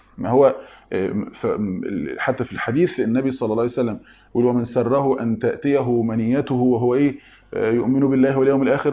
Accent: Egypt; احنا كمصريين

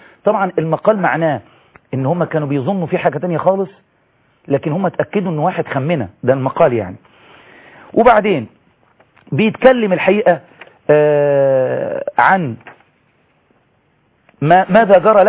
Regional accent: Kafr El Sheikh Governorate, Egypt; born there; لأنه صديق وبلدياتي وأقرب مرشحين جغرافيا لمسقط رأسي في قرية برياض كفر الشيخ

